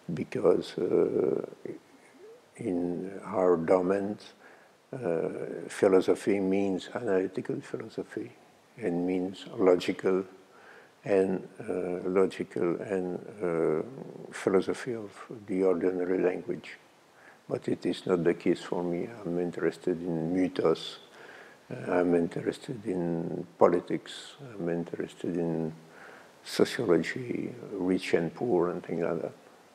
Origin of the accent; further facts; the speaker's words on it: Canada; I was born in Canada, so it was the weather is very similar to the weather here. The winter are very long and very cold. And in my village, we have, during 2 weeks, 30 or 50 below zero.